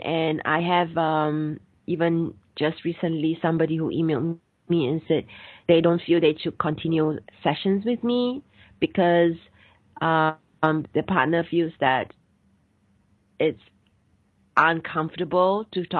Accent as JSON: {"language": "English", "country": "Singapore", "said": "I'm from Singapore, and a lot of people work really, really long hours, sometimes 12 hours."}